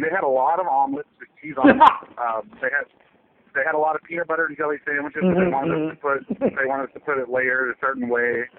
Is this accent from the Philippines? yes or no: no; Dallas, Texas, United States; also born or lived in California; I'm from Texas. I grew up in Dallas. I lived in California for about 5 years doing stand-up comedy